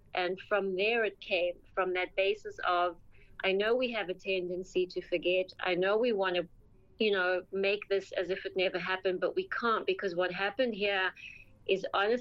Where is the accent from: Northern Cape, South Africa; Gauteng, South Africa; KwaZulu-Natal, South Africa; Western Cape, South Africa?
Gauteng, South Africa; Johannesburg; moved away as an adult; I grew up in South Africa for 19 years of my life, and I also did all my degrees in South Africa